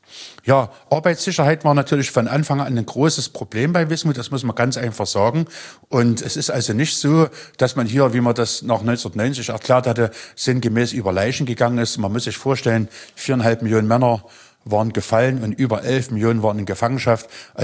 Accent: Schneeberg, Saxony, Germany; Und ich bin ja als Kind in Schneeberg groß geworden.

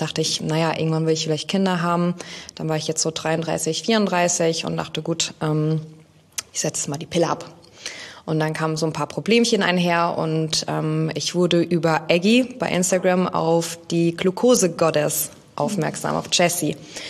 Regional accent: Schneckenhausen, Rhineland-Palatinate, Germany; Früher, ich komme ursprünglich aus Schneckenhausen.

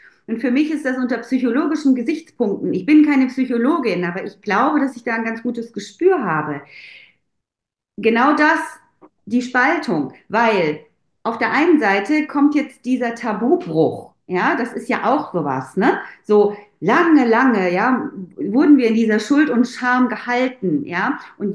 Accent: Germany; born there; ich bin in Deutschland geboren

